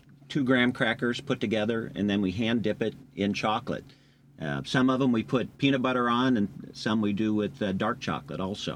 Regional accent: Omaha, Nebraska, United States; born there; I was born in Omaha, Nebraska.

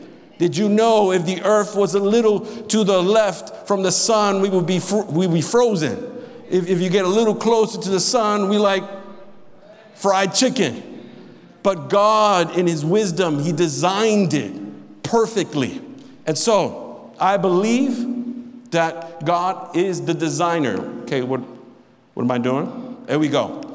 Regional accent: New York, United States; And because I'm a New York fan, I'm a New Yorker, you know, my Yankees are struggling, you know.

